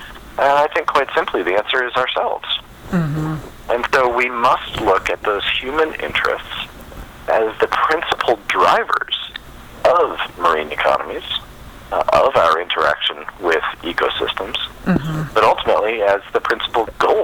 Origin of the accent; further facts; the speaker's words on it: Washington, District of Columbia, United States; now in Boston, United States; born and raised in Washington, D.C., spent a lot of time down on the Chesapeake Bay, specifically tributaries of, and all over the world, working as a fisherman over in Africa.